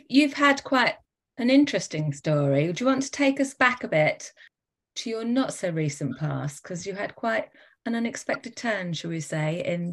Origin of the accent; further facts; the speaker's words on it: Southampton, South East England, United Kingdom; I only live about half an hour. I'm from Southampton